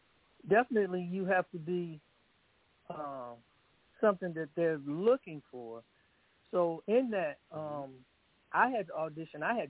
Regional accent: Michigan, United States; is based out of Detroit, and I'm from Michigan, so I did a lot of work in Detroit

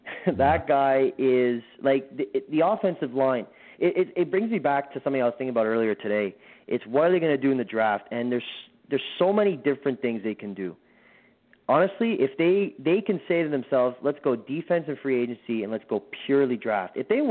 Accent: Canada; I'm the Canadian here.

